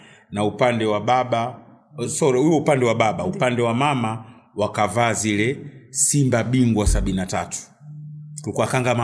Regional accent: Tanzania; msemaji wa Simba, nimezaliwa na kukulia Tanzania

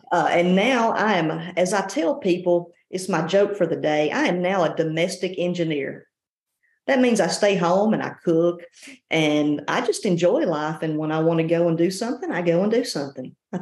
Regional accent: Carthage, Texas, United States; I started law enforcement in 1995 in Carthage, Texas, which was my hometown.

